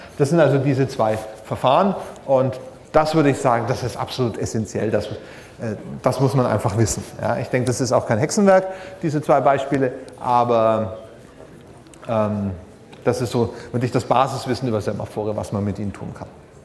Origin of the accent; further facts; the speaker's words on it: Bavaria, Germany; Also als Franke kann man sich das ganz leicht merken.